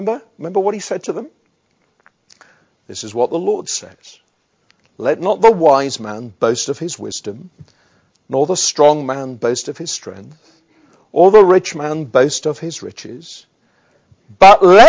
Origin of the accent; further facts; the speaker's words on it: United Kingdom; That we're British, so we don't do too much of that.